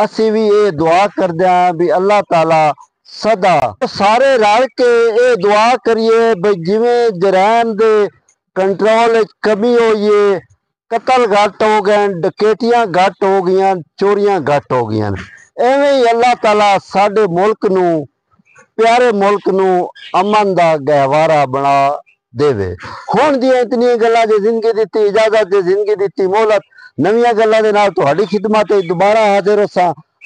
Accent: Chiniot, Punjab, Pakistan; ਸਾਡਾ ਜ਼ਿਲ੍ਹਾ ਚਨਿਓਟ ਹੈ ਨਾ

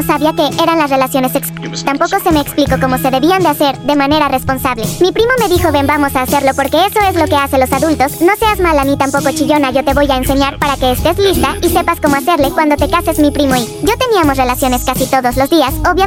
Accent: Chihuahua, Mexico; a mis 28 años de edad ya es necesario decir. Y debo decirles que ya no puedo más. Yo soy de Chihuahua, de un pueblo pequeño en la sierra. Desde pequeña vivía en la casa de mis abuelos

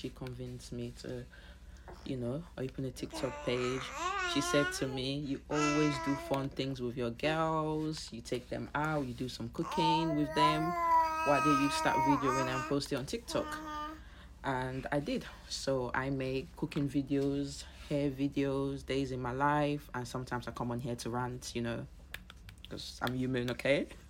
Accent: Sierra Leone; The reason why, it's because I literally grew up in Sierra Leone. I was born in the Civil War. I survived the Civil War in Sierra Leone.

